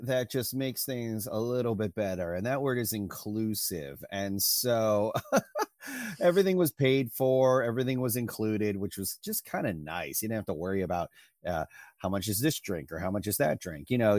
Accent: Erie, Pennsylvania, United States; I'm from Erie, Pennsylvania. So I was, you know, near Lake Erie.

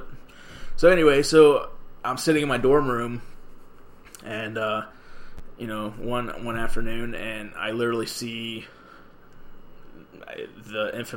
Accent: North Canton, Ohio, United States; I mean, I'm from North Canton area, but I'm still a country boy.

